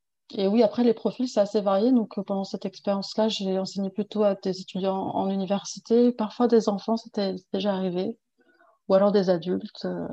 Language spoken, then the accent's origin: French; Île-de-France, France; now in South Korea; Alors, je viens des Yvelines, donc en Île-de-France